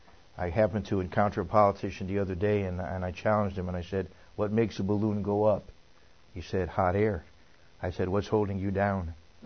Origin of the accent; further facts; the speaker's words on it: Connecticut, United States; born there; And I'll say hi to … in Connecticut, where I was born in Connecticut, as some of you know.